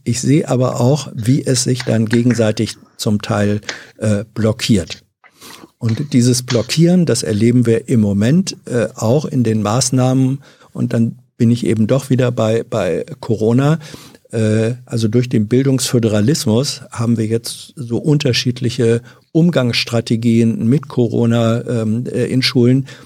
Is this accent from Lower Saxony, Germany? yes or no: yes; Hanover, Lower Saxony, Germany; Also ich bin zwar in Hannover aufgewachsen. Manche nennen das ja auch ein niedersächsisches Dorf